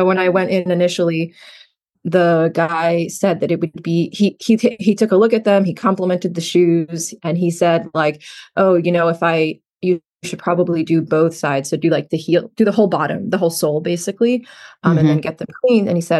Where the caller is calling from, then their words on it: New York City, New York, United States; Hi, I'm calling from New York City.